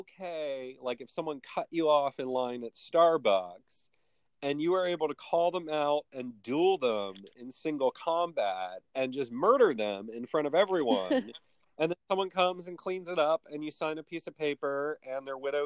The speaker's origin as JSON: {"language": "English", "region": "Kentucky", "country": "United States", "tie": "born there", "lives_now": "Ohio, United States", "said": "I was born in Kentucky."}